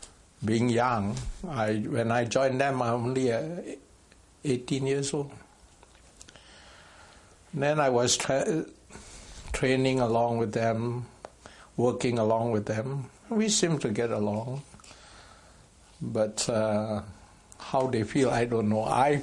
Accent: Singapore; maybe it's the complex that I grew up in Singapore. I met a lot of Britishers.

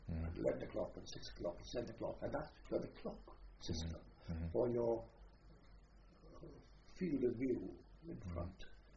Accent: Southwest, United States; I was brought up in America, and the most of the southwest borders in the days of my boyhood

